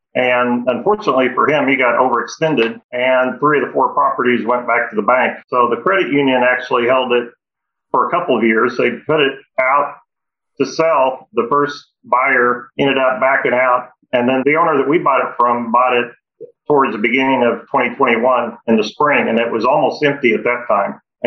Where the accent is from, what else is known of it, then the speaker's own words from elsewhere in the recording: Houston, Texas, United States; also born or lived in Kansas City, United States; I'm from Houston, Texas.